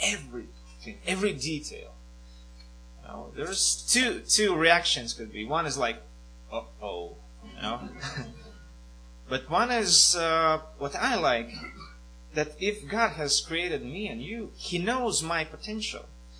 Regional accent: Latvia; English is a second language; I'm from here. It's a big honor to be here. And I'm a Latvian, so forgive me for my accent.

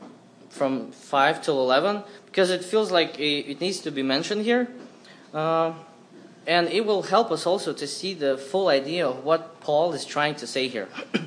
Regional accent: Latvia; I am from Latvia, Carlos also, and we're known that the Latvians are really grumpy.

